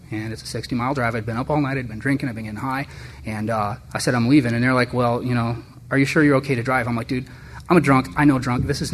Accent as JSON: {"language": "English", "country": "United States", "said": "I'm an American, damn it, and I can drink."}